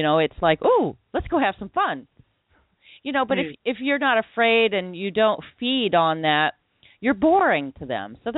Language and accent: English; Bible Belt, United States; I grew up in the Bible Belt, and, you know, everyone talked about devil worship and evil.